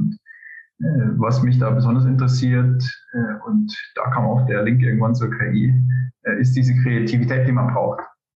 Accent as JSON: {"language": "German", "region": "Bavaria", "country": "Germany", "tie": "born or raised there", "said": "Ich bin gebürtiger Oberpfälzer und eigentlich könnten wir jetzt in unserem Dialekt fortfahren"}